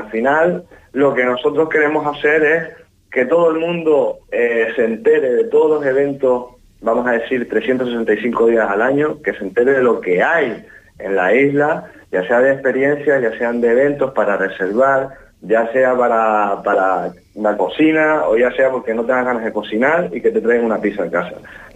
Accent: Canary Islands, Spain; yo soy aquí, soy majorero.

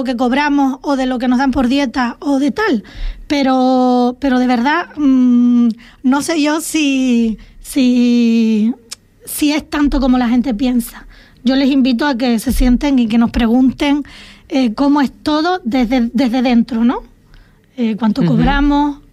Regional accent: Canary Islands, Spain; nosotros somos majoreros y vamos a representar a todas las personas que viven en Fuerteventura

